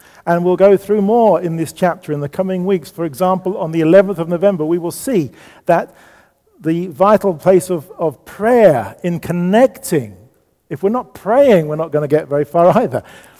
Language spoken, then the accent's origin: English; United Kingdom; born there; I just happen to be born in the UK as well, Nick.